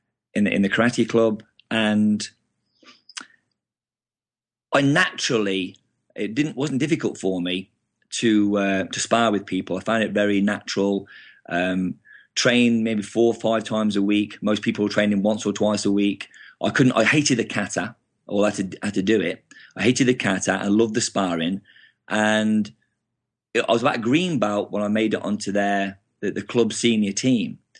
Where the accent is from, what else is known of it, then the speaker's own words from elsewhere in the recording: Willenhall, West Midlands, United Kingdom; I grew up in Willenhall.